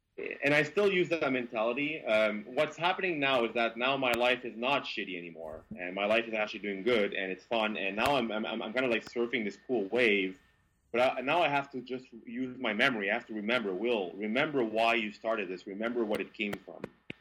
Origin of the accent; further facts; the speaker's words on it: Quebec, Canada; accent: Quebec; I have my Quebec accent.